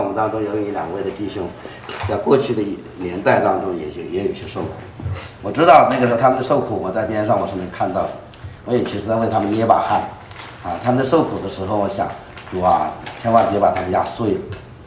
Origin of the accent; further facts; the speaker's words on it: Canada; 我们来也代表加拿大，其实也我们也是加拿大人